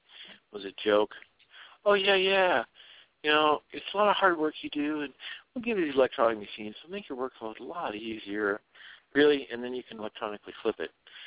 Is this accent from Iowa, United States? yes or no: yes; Iowa, United States; also born or lived in Maryland; now in California, United States; No, I'm originally from Iowa, but I'm out in California now.